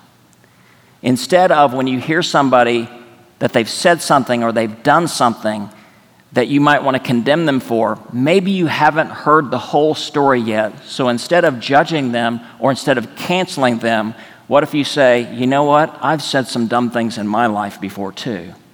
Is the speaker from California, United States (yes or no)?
no; Texas, United States; Where I grew up in West Texas, it's called an arroyo.